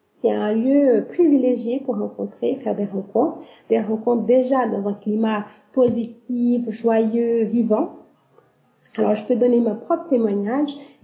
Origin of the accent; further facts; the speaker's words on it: Brazil; French is a second language; je suis brésilienne